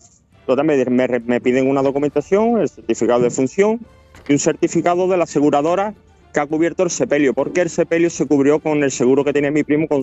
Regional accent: Seville, Andalusia, Spain; Pero soy de Sevilla.

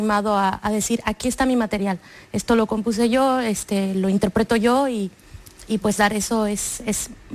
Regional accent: Mexico; now in Spain; Yo soy mexicana, pero bueno, ya llevo mucho tiempo aquí

